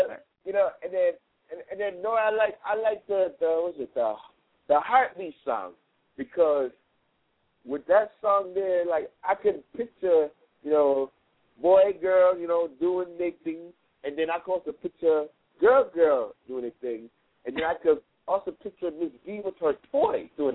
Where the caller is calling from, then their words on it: Kazakhstan; Oh, this is my first time. I'm calling from Kazakhstan.